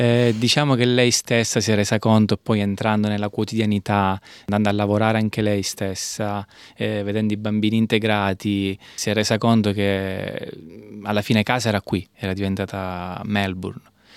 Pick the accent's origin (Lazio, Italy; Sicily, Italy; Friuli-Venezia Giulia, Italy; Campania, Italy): Sicily, Italy; Catania; moved away as an adult; sono partito da Catania quando avevo 20 anni e oggi, a distanza di 11 anni, mi trovo